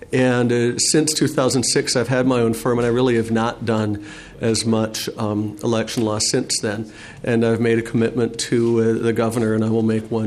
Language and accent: English; New Brighton, Minnesota, United States; My background is I grew up in Minnesota, in New Brighton.